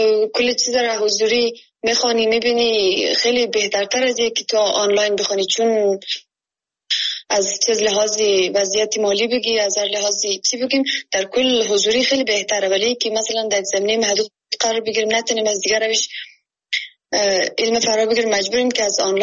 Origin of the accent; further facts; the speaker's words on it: Afghanistan; now in Kabul, Afghanistan; از ولایت کنی هستم